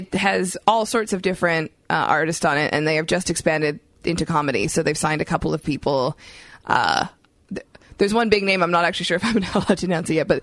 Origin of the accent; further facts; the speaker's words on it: Canada; As a Canadian who likes to say it a lot in a nice way.